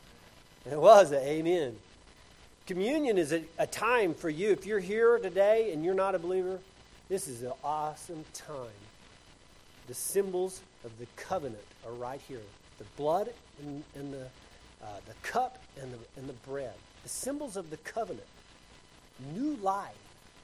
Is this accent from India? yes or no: no; the South, United States; You know, in the South, I'm from the South, if you can't tell.